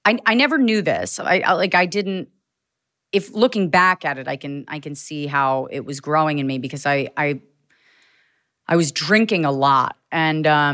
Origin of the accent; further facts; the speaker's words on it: Virginia, United States; Like outside of DC in Northern Virginia.